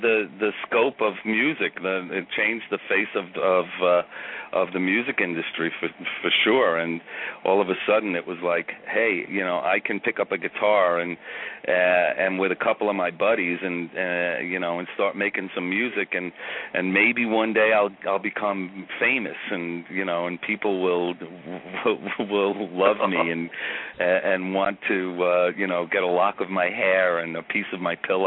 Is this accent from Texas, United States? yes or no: no; Staten Island, New York, United States; We grew up together in Oakwood Heights on Staten Island